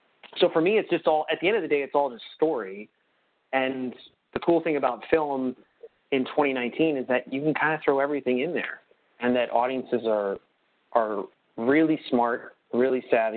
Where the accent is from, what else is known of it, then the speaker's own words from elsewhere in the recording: Pittsburgh, Pennsylvania, United States; and I'm from the Pittsburgh area